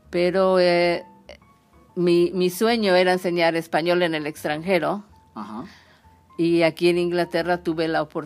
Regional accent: Xalapa, Veracruz, Mexico; Sí, soy mexicana, soy de Jalapa, que está en el estado de Veracruz, en México.

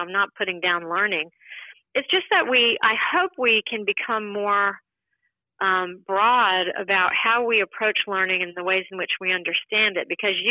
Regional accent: United States; I'm talking specifically when I say this about my experience as an American

